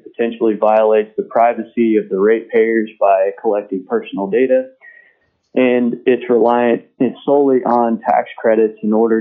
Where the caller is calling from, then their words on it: Anchorage, Alaska, United States; I'm calling from Anchorage on behalf of myself.